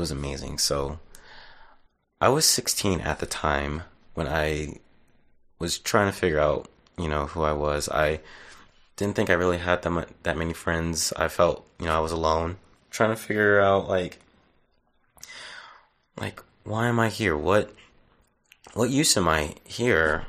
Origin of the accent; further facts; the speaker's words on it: North Carolina, United States; now in Utah, United States; And in general, I guess where I'm from North Carolina. I lived out here in Utah for almost 7 to 8 years now.